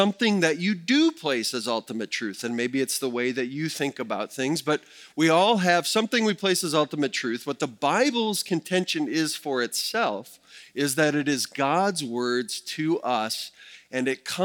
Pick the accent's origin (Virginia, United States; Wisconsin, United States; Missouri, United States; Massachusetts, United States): Wisconsin, United States; So I can say that because I'm from Wisconsin and have done that in the past